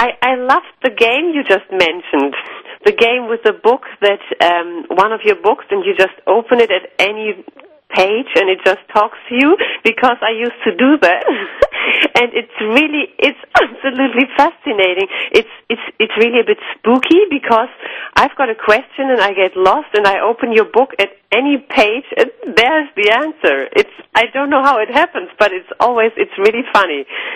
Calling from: Hamburg, Germany; I'm calling from Hamburg in Germany.

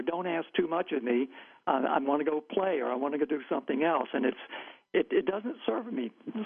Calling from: Aventura, Florida, United States; I'm calling from Aventura, Florida, near Miami.

